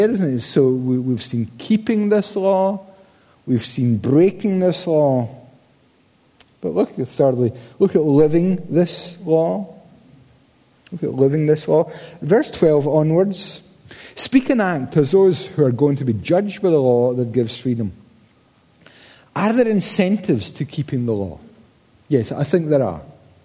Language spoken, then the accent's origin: English; Paisley, Scotland, United Kingdom; He was good. I'm from Paisley, and he was good.